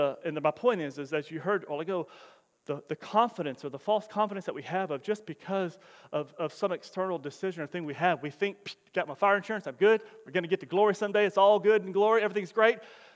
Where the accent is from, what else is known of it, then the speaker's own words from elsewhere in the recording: Denver City, Texas, United States; It's a place I've been my whole life. I grew up in Denver City, West Texas, a little bit more west, you know.